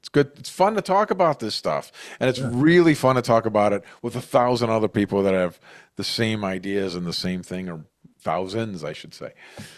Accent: Cleveland, Ohio, United States; I'm from Cleveland

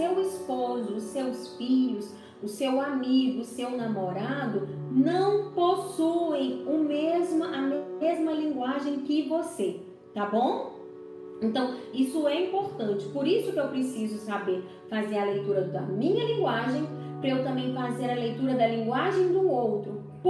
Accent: Ipatinga, Minas Gerais, Brazil; Eu nasci no bairro da Vila Ipanema, em Ipatinga, né? Quando eu nasci, os meus pais moravam na Vila Ipanema. Eu estudei na Vila Ipanema.

